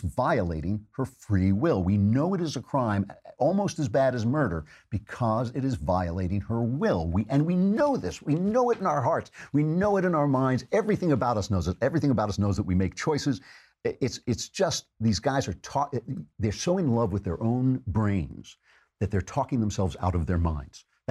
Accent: United States; I'll wear any damn thing I please because I'm an American.

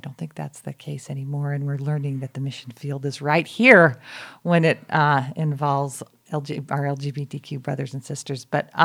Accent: Boston, Massachusetts, United States; also born or lived in Salt Lake City, Utah; I lived in Salt Lake as a very young child, but then my family moved east and I grew up in Boston.

